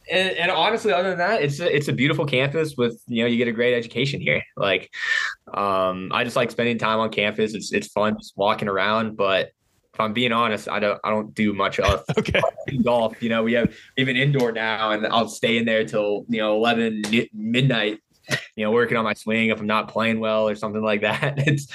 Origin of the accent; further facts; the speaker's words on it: Virginia, United States; I'm from Northern Virginia, kind of Western Loudoun County.